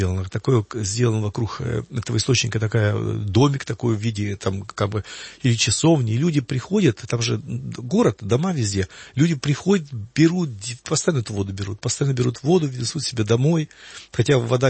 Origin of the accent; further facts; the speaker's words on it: Kyiv, Ukraine; так как я сам киевлянин, с Киева